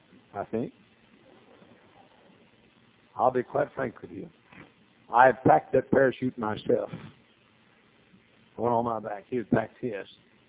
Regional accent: Texas, United States; accent: Southern; I was from Texas. I was Southern. In those days had a pronounced Southern accent.

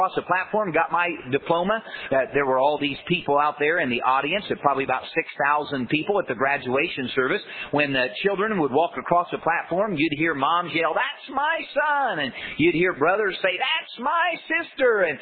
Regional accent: Indiana, United States; I'm from Indiana. When you're from Indiana, you're born with a pacifier in your mouth and a basketball in your hand.

